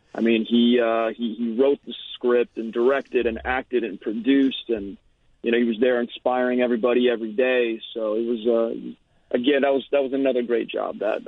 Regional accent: California, United States; Grew up in Orange County, California, but I was born in Anaheim, which is the home of Disney. And, I grew up a very California life

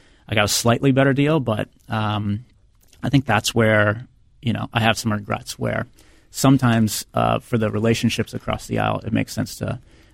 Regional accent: Lakeville, Minnesota, United States; I grew up in Lakeville, attended Parkview Elementary, Scott Hollins Middle School in Apple Valley, and then ended up at Rosemont High School.

